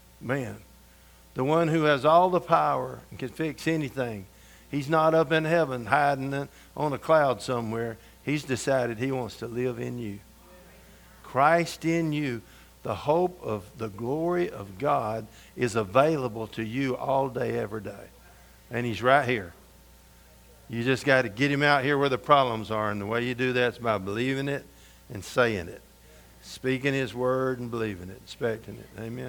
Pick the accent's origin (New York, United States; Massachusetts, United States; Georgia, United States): Georgia, United States; And in those days in the Bible Belt, I grew up in Georgia.